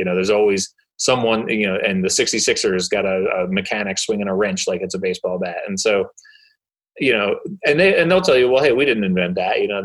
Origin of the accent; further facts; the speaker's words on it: Philadelphia, Pennsylvania, United States; And, you know, I grew up in Philadelphia, right? So I'm a Phillies fan.